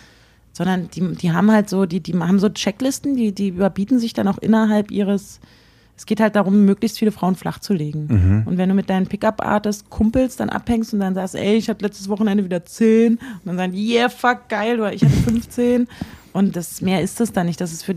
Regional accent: Berlin, Germany; ich komme nicht aus Hamburg, sondern aus Berlin.

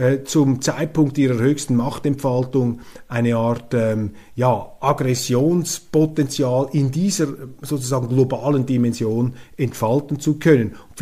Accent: Switzerland; und als Schweizer bin ich ja auch Europäer

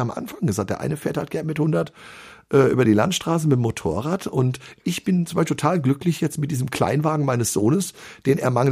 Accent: Wetzlar, Hesse, Germany; Ich bin ja Wetzlarer, bin in Ehringshausen geboren, aber das war ja nur eine Krankenhausangelegenheit.

